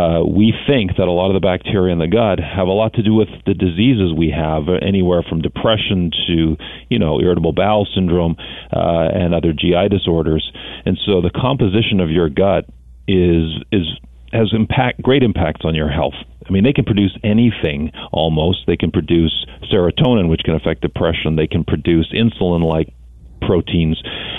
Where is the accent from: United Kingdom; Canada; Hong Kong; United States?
Canada; Thunder Bay, Ontario; born there; I am. I was born in Thunder Bay, Ontario, for your listeners. That's a little remote part of Ontario.